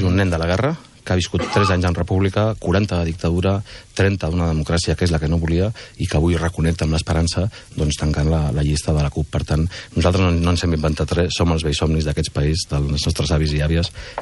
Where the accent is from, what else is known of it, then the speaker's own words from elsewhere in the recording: Catalonia, Spain; som catalans, som mediterranis